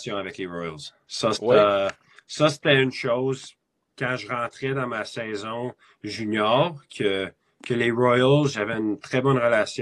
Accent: Canada; Puis je sais que je suis Canadien et je peux jouer dans le froid, mais c'est toujours plus plaisir si je joue dans le chaud.

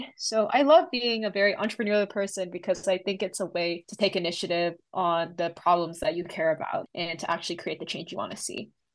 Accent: Toronto, Ontario, Canada; now in Oxford, United Kingdom; As mentioned earlier, my pronouns are she and her. I'm initially from Toronto, Ontario, Canada, so I'm a Canadian student.

